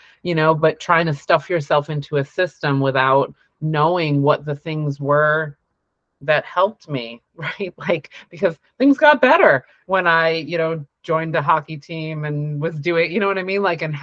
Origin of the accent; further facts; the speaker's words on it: Massachusetts, United States; born there; also born or lived in New Hampshire; I did not love living in New Hampshire. I got out of there as soon as I could. I was born in Massachusetts.